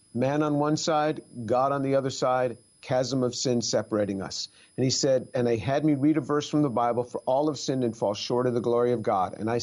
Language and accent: English; New York, United States; also born or lived in Manhattan; I grew up in a secular Jewish home just outside New York City. I was born in Manhattan, raised just north of the city.